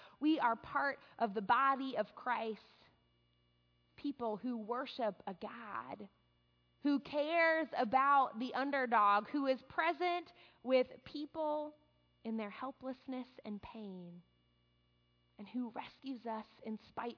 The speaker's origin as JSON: {"language": "English", "town": "New Orleans", "region": "Louisiana", "country": "United States", "said": "Many of you know that I'm from New Orleans, and I was still in high school when Hurricane Katrina hit"}